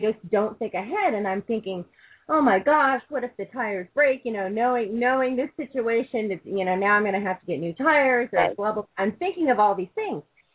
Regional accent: United States; moved away as an adult; now in Jordan; I'm calling from Jordan. I'm actually an American, but I've been living in the country of Jordan for almost 4 years now.

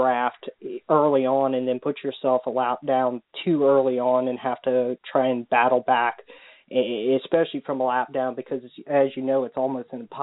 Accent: Virginia, United States; and I'm from Virginia my own self.

